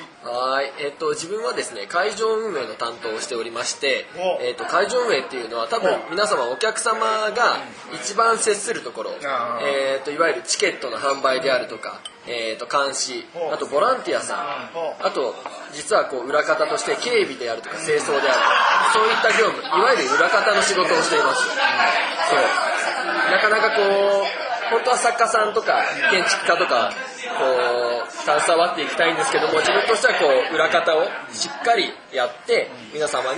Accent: Okazaki, Aichi, Japan; 自分岡崎出身なんで、そこで、実は岡崎出身、しかも岡崎に住んでるんです。

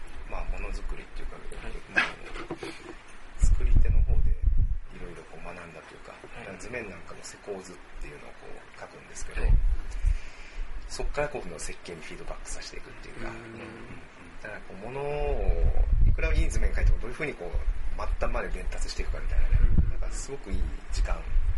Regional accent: Fukuyama, Hiroshima, Japan; やっぱりその生まれ育った町をもっとこういいものを発見するというか、ちょうど両極にあるんですね。こう東には倉敷があって、西には尾道があって

